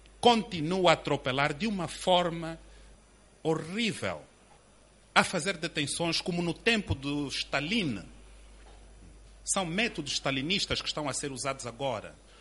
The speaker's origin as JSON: {"language": "Portuguese", "country": "Angola", "said": "como angolanos de bem"}